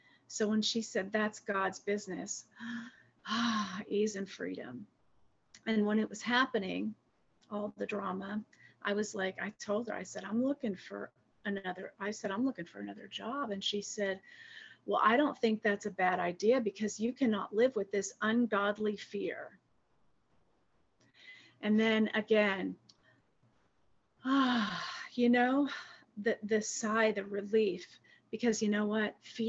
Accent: New York, United States; I'm from New York and Italian. So I'm very loud, very, you know, very stubborn, very resistant.

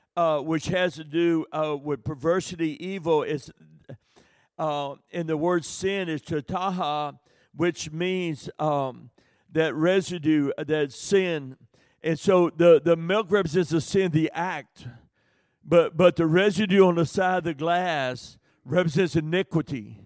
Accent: the South, United States; And I mean, that's one of my biggest weaknesses is fried chicken. I'm from the South.

